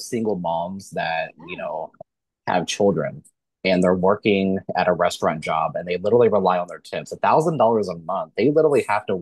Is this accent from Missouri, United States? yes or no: yes; Missouri, United States; moved away; And that's here in Kansas. Mm-hmm. And I grew up in Missouri.